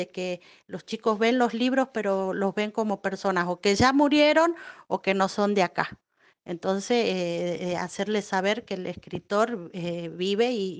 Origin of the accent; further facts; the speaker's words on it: Pampa Blanca, Jujuy, Argentina; yo soy de acá de Pampa Blanca